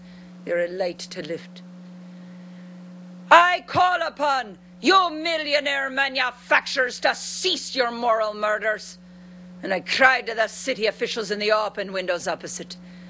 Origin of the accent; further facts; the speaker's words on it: Illinois, United States; accent: Chicago; I'll use my regular accent, my Chicago accent.